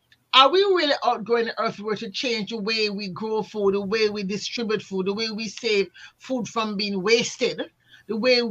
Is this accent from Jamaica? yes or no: yes; Jamaica; I'm from Ireland, I'm from Jamaica. And I realized that, my God, most Jamaicans don't care about the sea